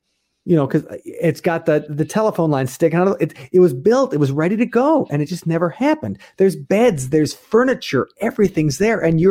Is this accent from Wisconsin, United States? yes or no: yes; Waukesha, Wisconsin, United States; Now, I grew up in near Waukesha, Wisconsin, 20 minutes from Milwaukee. The outer burbs is where we were. And where I went to high school was this small town called Maquonago.